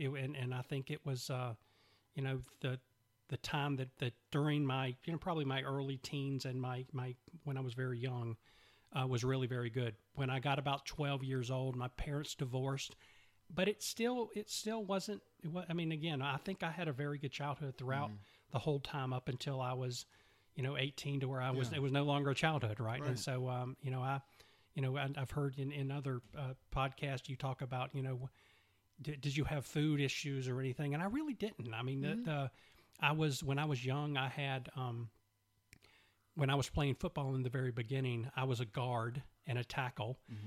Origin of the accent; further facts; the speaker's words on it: Charlotte, North Carolina, United States; also born or lived in Atlanta; So I was born in Atlanta, moved here when I moved to Charlotte when I was three. Mm-hmm. I've been here ever since. Grew up in probably suburban Charlotte